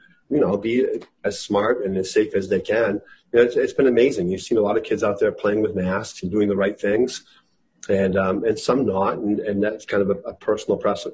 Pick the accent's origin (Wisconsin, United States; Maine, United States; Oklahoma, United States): Maine, United States; Farmington; I grew up in Farmington.